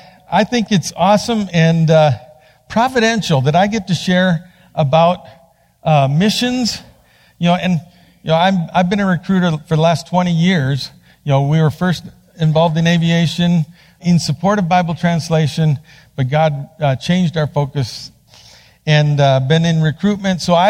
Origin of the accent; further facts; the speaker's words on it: Bolivia; I was born and raised in Bolivia. My parents were doing Bible translation when I came along